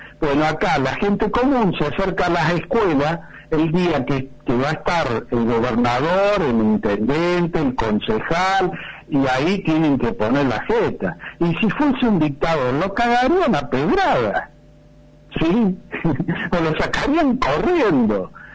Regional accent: Formosa, Argentina; porque yo soy de Formosa y somos muy subestimados, no tenemos visibilidad.

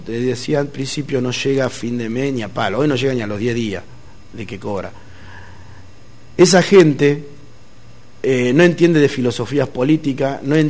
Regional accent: Laborde, Córdoba, Argentina; Y la pobreza es la misma en Santa Rosa que en mi pueblo natal La Borde, que en Santa Eufemia donde yo daba clase

